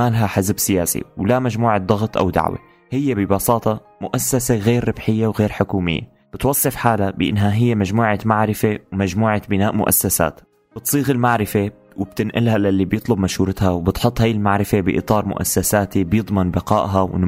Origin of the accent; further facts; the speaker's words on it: Syria; التغيير اللي كنا كسوريين عم نطمح له ونتمناه